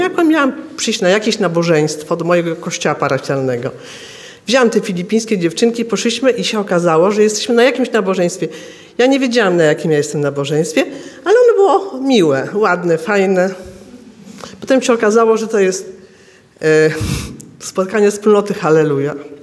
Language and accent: Polish; Warsaw, Masovian Voivodeship, Poland; mama moja mnie chowała w duchu, ponieważ jestem z Warszawy, to w takim duchu maryjnym.